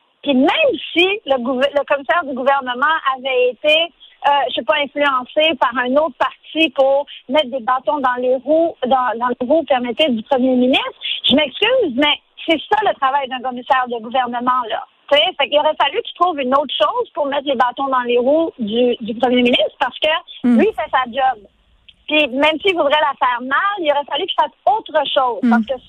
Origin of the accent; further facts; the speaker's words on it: Haiti; born there; Écoutez, je suis haïtienne de naissance